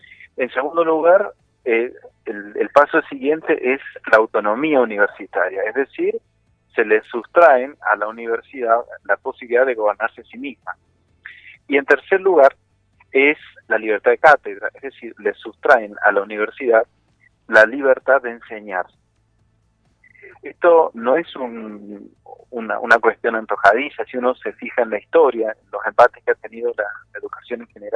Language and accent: Spanish; Argentina; me obliga como ciudadano, me obliga como docente, me obliga como argentino.